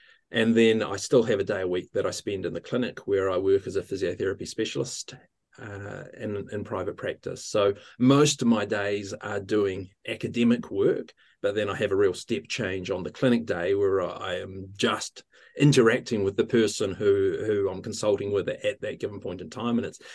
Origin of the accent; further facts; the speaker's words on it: Ohakune, Manawatū-Whanganui, New Zealand; also born or lived in Wellington; I'm from Wellington in New Zealand, but I grew up in Ohakuni in the centre of the North Island of New Zealand by the mountain Ruapehu as well.